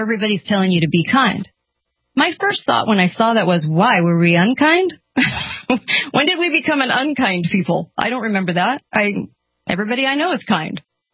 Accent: California, United States; I grew up in California and I grew up around a lot of liberals.

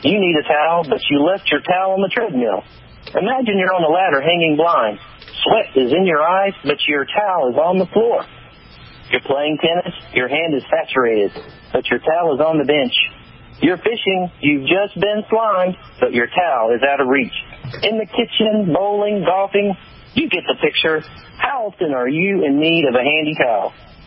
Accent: North Carolina, United States; Okay, well, I grew up here in North Carolina, and I've been planted here for a while.

